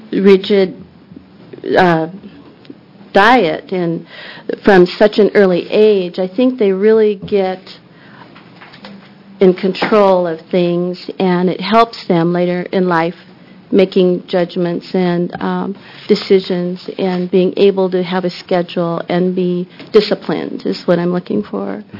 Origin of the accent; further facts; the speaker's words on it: Portland, Oregon, United States; I am from Portland, Oregon, and I attend Mount Tabor Middle School. I am 13 years old and in the 8th grade.